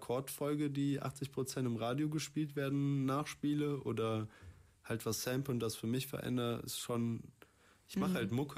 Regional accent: Cologne, North Rhine-Westphalia, Germany; ich bin im Kölner Süden aufgewachsen, so bei meiner Mom in behüteten Verhältnissen

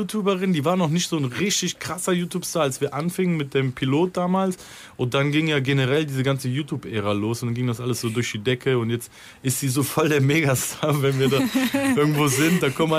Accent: Cologne, North Rhine-Westphalia, Germany; weil es halt in Köln ist und meine Heimatstadt ist.

